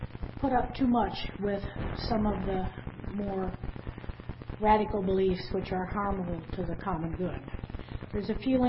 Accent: Midwest, United States; and for me growing up in Unitarian churches throughout the Midwest.

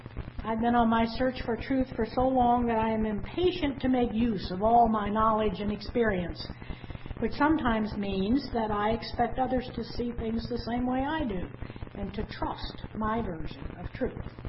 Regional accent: Midwest, United States; and for me growing up in Unitarian churches throughout the Midwest.

